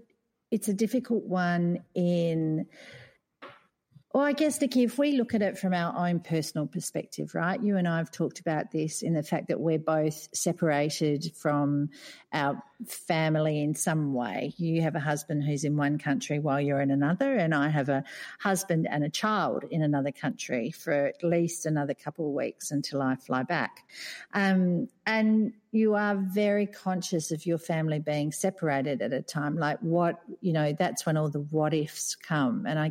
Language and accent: English; Australia; as an Australian who was happily hopping on a plane to fly home, thinking, gee, that's rough